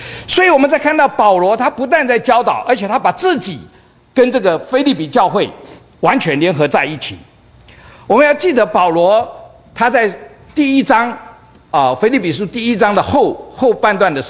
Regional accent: China; 可是常常我们中国人不知道为什么

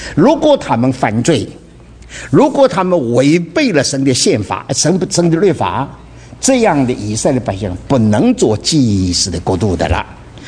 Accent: China; 所以按照我们中国人来说呢，中国大陆还有13亿人口还没有信主了，我们大家是中国人呢

